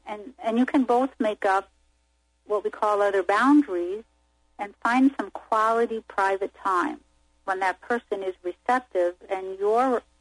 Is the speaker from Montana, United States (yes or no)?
no; New York, United States; you probably can guess I grew up in New York where we didn't hold back very much.